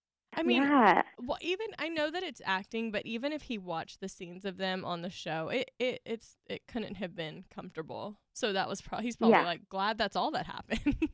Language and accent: English; the South, United States; accent: Southern; I still have my Southern accent. Did you hear that?